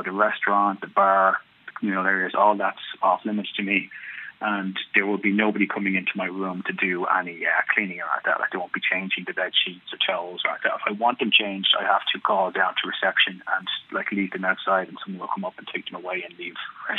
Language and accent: English; Dublin, Leinster, Ireland; I'm originally from Dublin. I'm originally from this area in Clondalkin, and my family still live here.